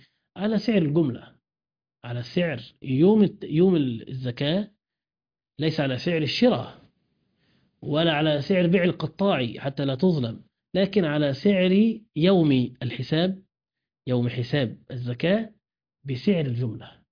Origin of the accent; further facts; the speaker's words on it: Egypt; بلدنا مصر